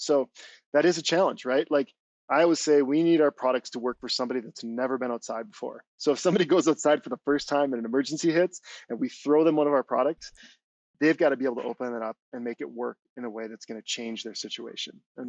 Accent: Wisconsin, United States; I grew up in Wisconsin, right? If there was a snowstorm or a tornado, you know, we'd go help our neighbors.

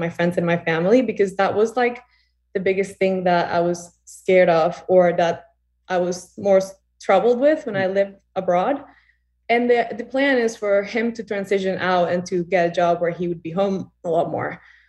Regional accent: Costa Rica; we live in Costa Rica. So, and I'm from Costa Rica. So I have like my friends and my family here when he's away.

